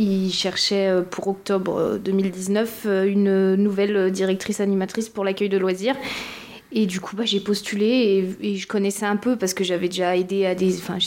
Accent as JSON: {"language": "French", "town": "Dijon", "region": "Bourgogne-Franche-Comté", "country": "France", "said": "je suis originaire de Dijon, donc j'ai commencé à Dijon. Après, j'ai travaillé à Thonon-les-Bains. Après, je suis partie en Australie et après, je suis arrivée ici."}